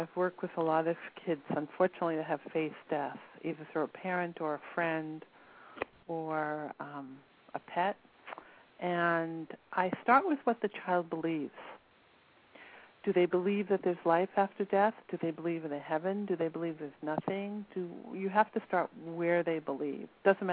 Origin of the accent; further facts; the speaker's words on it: New York, United States; I'm from New York. So if I walk down the street, now I don't feel good.